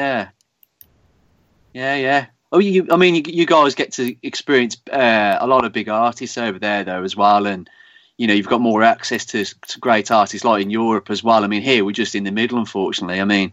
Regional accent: Birmingham, West Midlands, United Kingdom; also born or lived in Torquay; No, Birmingham.

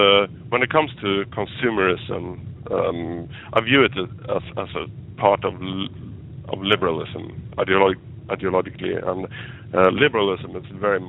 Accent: Sweden; English is a second language; and of course my home country is Sweden.

